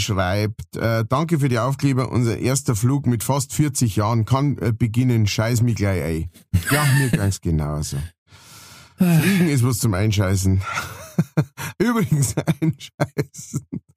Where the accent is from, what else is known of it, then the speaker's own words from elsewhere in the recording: Straubing, Bavaria, Germany; jetzt gibt's in Straubing, meiner Heimatstadt